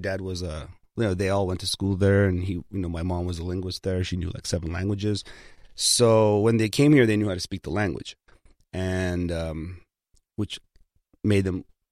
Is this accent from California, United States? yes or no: yes; Hollywood, California, United States; I learned everything in Hollywood. I grew up on Kingsley and Sunset and Fountain, which is like where the gangs were all going off.